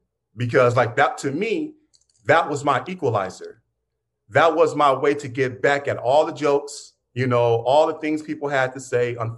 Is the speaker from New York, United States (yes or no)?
no; Pittsburgh, Pennsylvania, United States; So I grew up in Pittsburgh.